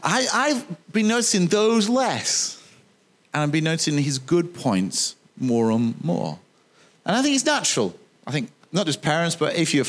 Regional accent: United Kingdom; because we're British, and we tend to do this

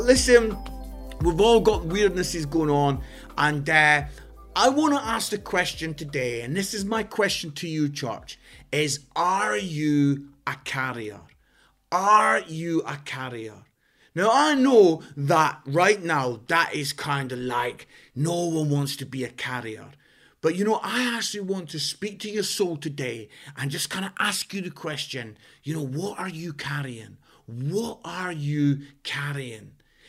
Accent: Scotland, United Kingdom; I'm Scottish

